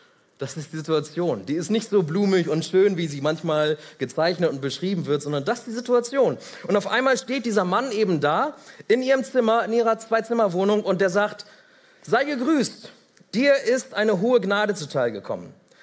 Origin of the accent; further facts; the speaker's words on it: Varel, Lower Saxony, Germany; ich komme aus Farel, kennt auch die ganze Welt, ne?